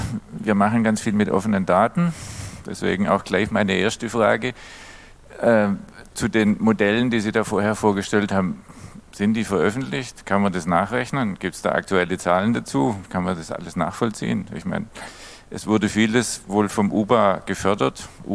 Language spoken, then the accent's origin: German; Karlsruhe, Baden-Württemberg, Germany; ich komme aus Karlsruhe, da gibt es ganz viel Bestandgebäude, es gibt viel Sonne.